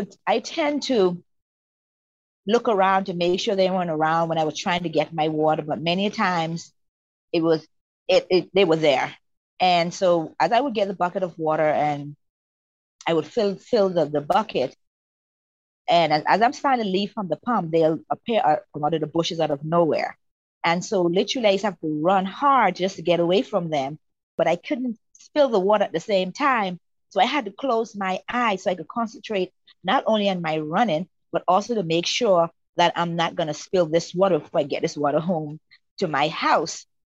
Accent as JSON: {"language": "English", "town": "Bain Town", "region": "New Providence", "country": "Bahamas", "tie": "born or raised there", "said": "So growing up in Baintown, Fleming Street to be exact, back in the 60s and in the 70s, where I grew up with a whole lot of love, first of all. But it wasn't easy for me because I grew up very, very poor."}